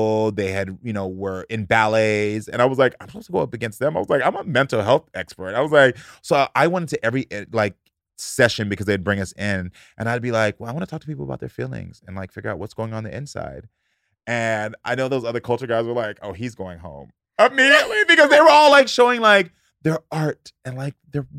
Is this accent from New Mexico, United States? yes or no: no; Texas, United States; And Bobby, because we're the oldest and we're both from Texas.